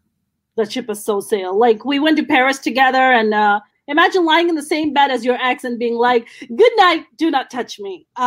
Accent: Pakistan; English is a second language; now in United States; This is not the America they told us growing up in Pakistan. Like, this is not it. You guys are like almost worse than the people back in Pakistan.

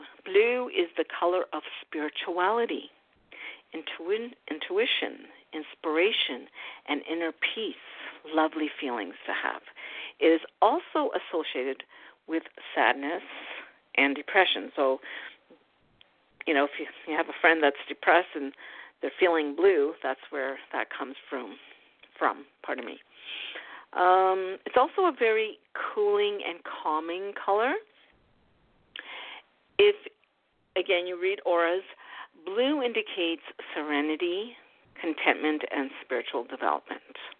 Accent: Canada; For instance, I'm Canadian.

